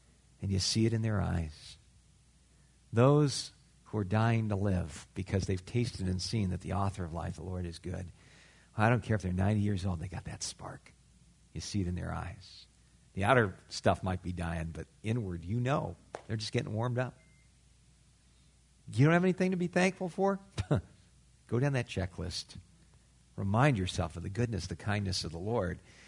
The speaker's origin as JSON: {"language": "English", "region": "California", "country": "United States", "tie": "born or raised there", "said": "again, this is where growing up in Southern California is somewhat of an advantage."}